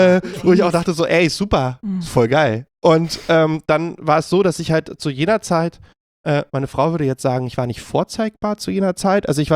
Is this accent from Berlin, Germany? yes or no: yes; Berlin, Germany; Ich bin in Berlin aufgewachsen, geboren und lebe hier immer noch. Habe mich noch nicht so wahnsinnig viel weit fortbewegt in meinem Leben.